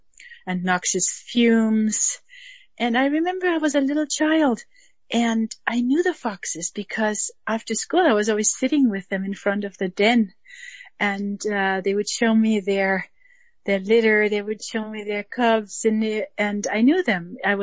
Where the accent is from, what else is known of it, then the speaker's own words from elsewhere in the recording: Germany; I grew up in Germany post-World War II, and there was absolutely no consciousness about animals.